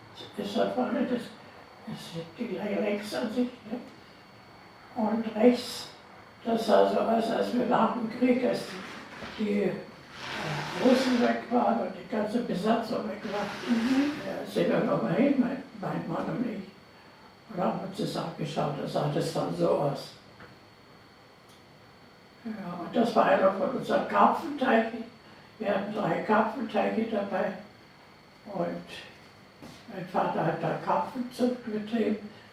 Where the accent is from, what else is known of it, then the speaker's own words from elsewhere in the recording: Kamenz, Saxony, Germany; Geboren bin ich in Sachsen, ja, 19.04.1929 in Sachsen. Meine Eltern haben dort ein Rittergut gepachtet von der Stadt Kamenz. Ja, da haben wir gelebt die ersten Jahre. Ich bin auch in die Schule dort eingeschult worden, die Volksschule.